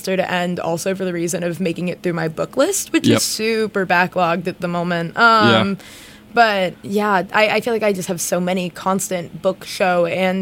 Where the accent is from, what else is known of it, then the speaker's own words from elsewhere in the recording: Florida, United States; I mean, I'm from Florida, so there can be alligators.